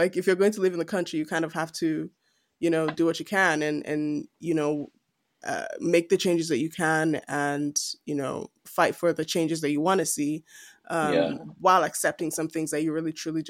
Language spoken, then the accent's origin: English; Nigeria; oh yeah, I know I'm from Nigeria and I can always go back there